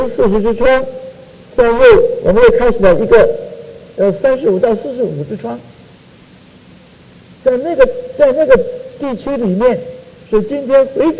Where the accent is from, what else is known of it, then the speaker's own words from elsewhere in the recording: Beijing, China; also born or lived in Baoding; 我是从保定府来的，老家在保定府，我生长在北京。